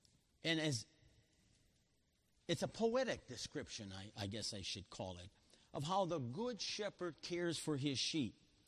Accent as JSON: {"language": "English", "town": "Chicago", "region": "Illinois", "country": "United States", "tie": "born or raised there", "said": "And I reflect back that I'm a product of the Chicago public schools. I grew up on the South Side."}